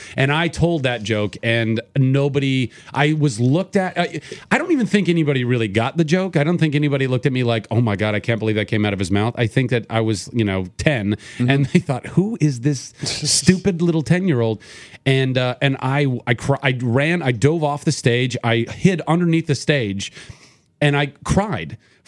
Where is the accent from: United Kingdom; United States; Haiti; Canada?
United States; Ventura, California; born or raised there